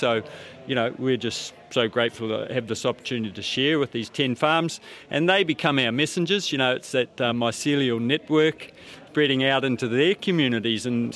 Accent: Piopio, Waikato, New Zealand; I'm from the Northern King Country, a little place called Piopio

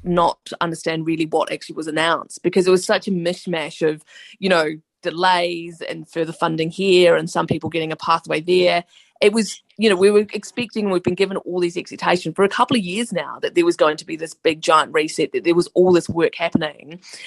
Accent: Tauranga, Bay of Plenty, New Zealand; Well, Tauranga is my hometown, and so I'm pretty defensive of being called, you know, completely a racist town.

